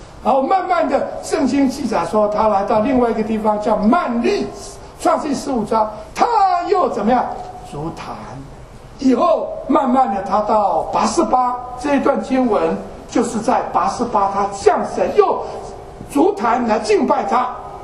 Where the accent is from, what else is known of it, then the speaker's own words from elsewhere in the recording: China; 我们中国人也一样啊，我们拜拜的时候就拿着鸡